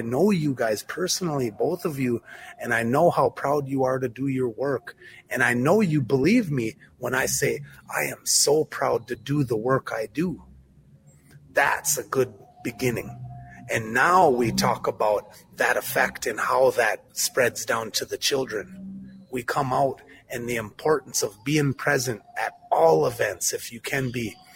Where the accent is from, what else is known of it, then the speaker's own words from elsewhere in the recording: Minneapolis, Minnesota, United States; the fact of the matter is I am from Minneapolis. I was here as a young man. I was just a young boy and this stuff wasn't around.